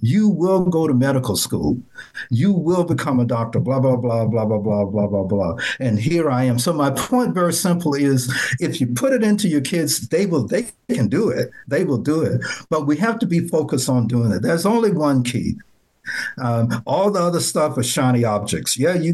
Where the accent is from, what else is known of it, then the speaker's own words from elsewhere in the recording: Nashville, Tennessee, United States; You're describing my neighborhood in Nashville. Right. I grew up in Nashville. I had a dirt road, same thing.